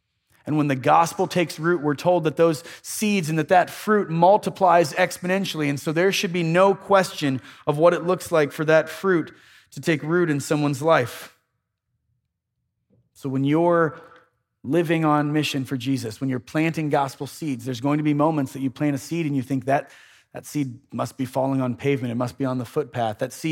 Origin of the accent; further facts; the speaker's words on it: Ohio, United States; But I remember growing up in Ohio